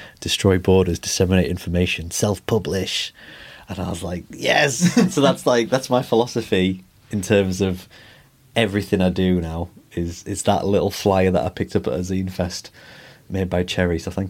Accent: North West England, United Kingdom; I grew up in West Cumbria, so like there wasn't a massive punk scene

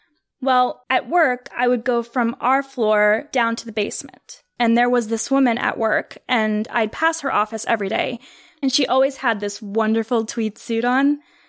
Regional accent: Wisconsin, United States; To me, growing up in Wisconsin, gold coins were chocolate coins.

